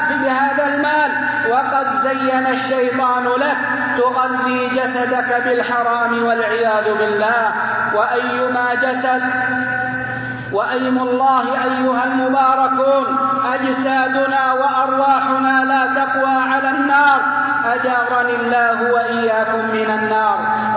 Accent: Saudi Arabia; بلدنا المملكة العربية السعودية بلد العقيدة الصافية

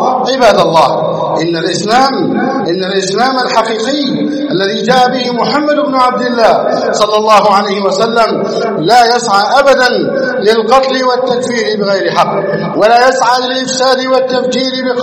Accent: Egypt; اللهم احفظ بلدنا مصر، اللهم احفظ مصرنا، اللهم احفظ مصرنا

